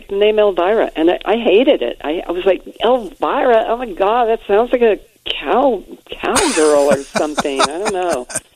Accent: Colorado Springs, Colorado, United States; my mom and my aunt had owned a costume shop back where I grew up in Colorado Springs.

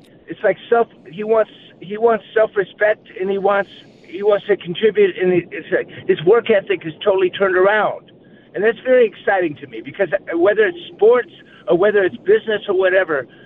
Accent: Shelby Township, Michigan, United States; I'm from Shelby Township

